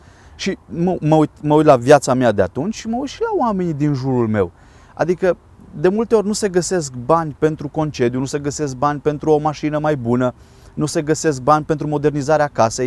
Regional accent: Povergina, Timiș County, Romania; am crescut în sat, la sat. Am copilărit la Povergina, lângă Făget, și Făgetul e un orășel destul de liniștit.

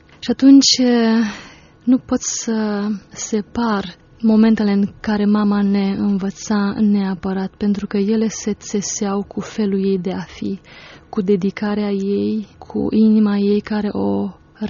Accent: Drobeta-Turnu Severin, Mehedinți County, Romania; Da, am 37 de ani, deloc sunt din Turnu Severin.

